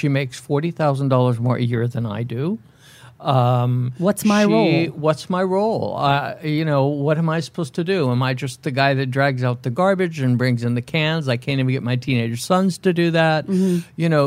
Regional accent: New York, United States; I grew up in New York. I lived in New York.

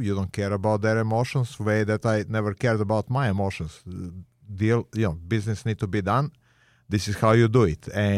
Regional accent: Belgrade, Serbia; It was Yugoslavia then. Serbia was one of the six states, and I was born in Belgrade.

